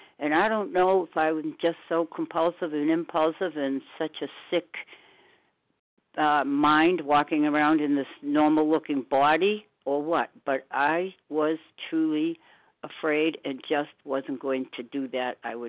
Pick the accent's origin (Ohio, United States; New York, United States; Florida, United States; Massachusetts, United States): Massachusetts, United States; Walpole; from Walpole, Massachusetts, and I wanted to speak today